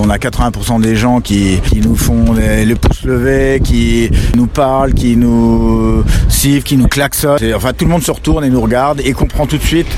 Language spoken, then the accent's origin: French; Auvergne-Rhône-Alpes, France; J'habite entre la Normandie et Paris, voilà, mais je suis originaire de Haute-Savoie.